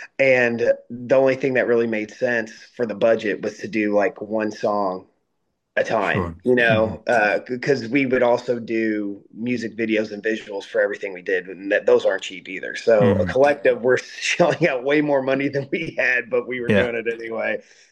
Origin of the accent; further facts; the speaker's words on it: Louisville, Kentucky, United States; We're driving back, and we had already entered the state of Kentucky. We're from Louisville.